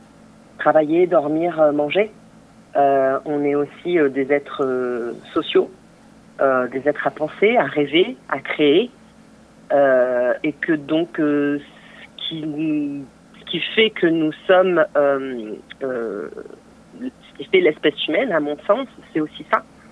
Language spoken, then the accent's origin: French; Bordeaux, Nouvelle-Aquitaine, France; on est originaire de Bordeaux